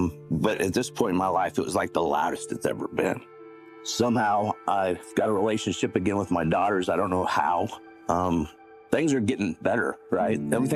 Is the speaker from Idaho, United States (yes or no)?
no; Wyoming, United States; I grew up in Wyoming. My grandpa was in World War II.